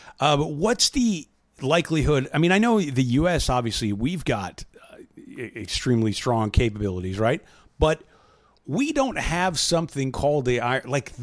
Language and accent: English; United States; It was never something that was front of mind to me, right? As just an American going about my daily.